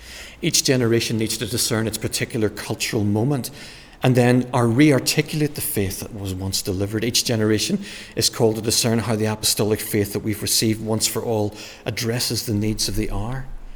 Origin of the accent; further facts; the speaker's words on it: Northern Ireland, United Kingdom; I grew up in Northern Ireland